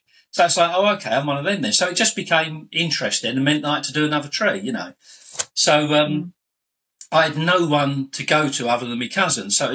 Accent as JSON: {"language": "English", "region": "London", "country": "United Kingdom", "said": "Look, this is who I am. I'm from London. You know … blah, blah, blah, blah."}